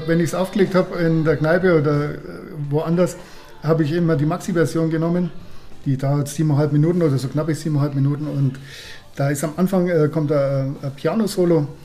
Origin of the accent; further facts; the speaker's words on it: Schönwald, Germany; Ich bin in Schönwald aufgewachsen.